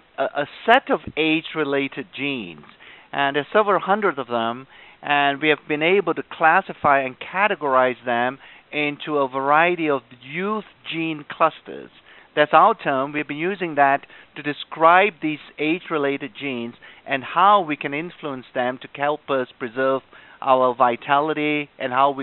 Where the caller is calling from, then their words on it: Utah, United States; I'm sitting here in a mountain state called Utah.